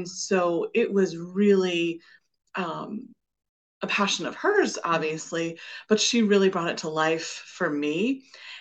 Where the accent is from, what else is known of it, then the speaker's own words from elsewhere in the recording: Virginia, United States; I think part of that is just growing up in Virginia. We just have such a rich history here of our country.